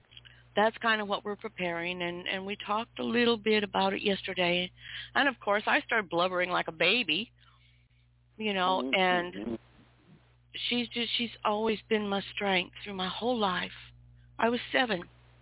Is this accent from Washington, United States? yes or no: yes; Spokane, Washington, United States; Spokane. My hometown, Spokane, Washington.